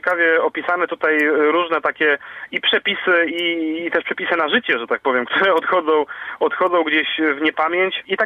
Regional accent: Tricity, Pomeranian Voivodeship, Poland; choćby jak się zmienia życie na Kaszubach tutaj u nas. Najbliższy przykład dla mnie z brzegu, bo jesteśmy z Trójmiasta.

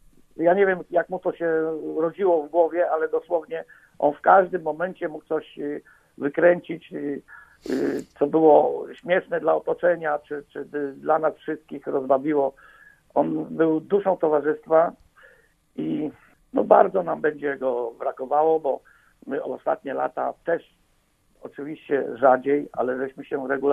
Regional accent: Gorzów Wielkopolski, Lubusz Voivodeship, Poland; Ja byłem bardzo dumny z tego, że byłem gorzowianinem, tak, że mogłem się utożsamiać z tym miastem i z wynikami Stali Gorzów.

